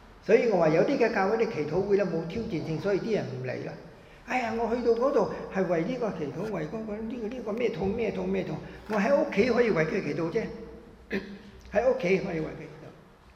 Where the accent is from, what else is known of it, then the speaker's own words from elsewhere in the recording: China; 除了我们中国人之外，除了我们讲广东话的之外，